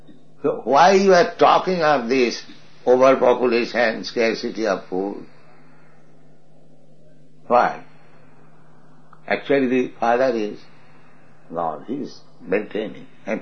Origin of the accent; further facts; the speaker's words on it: India; So many people, they say, India is starving. I am Indian. I never see any man starving and dying.